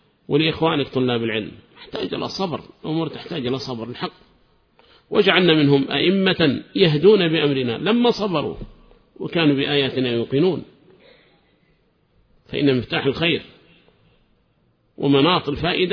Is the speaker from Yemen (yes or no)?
yes; Hadramaut, Yemen; وكان ربما مهضوما عندنا في حضرموت